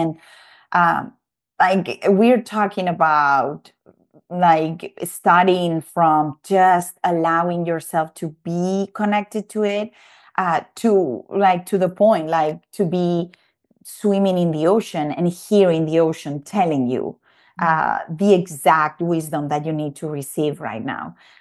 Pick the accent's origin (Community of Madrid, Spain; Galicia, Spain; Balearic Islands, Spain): Balearic Islands, Spain; I obviously I'm from Mallorca.